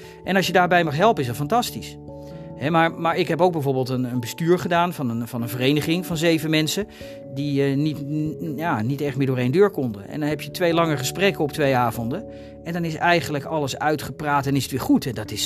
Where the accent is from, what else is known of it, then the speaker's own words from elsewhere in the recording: Bakkum, North Holland, Netherlands; also born or lived in Zaandam; now in Limmen, Netherlands; Nee, ik ben in Zaandam geboren. Vanaf mijn vierde heb ik in Bakkum gewoond. En vanaf mijn 28ste woon ik in Limmen.